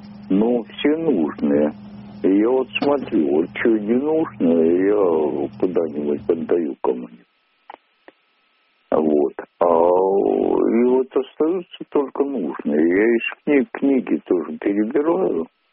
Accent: Moscow Oblast, Russia; я из Подмосковья.

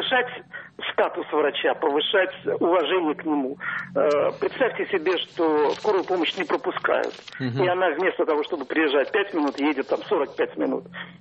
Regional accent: Saint Petersburg, Russia; Я из Петербурга.

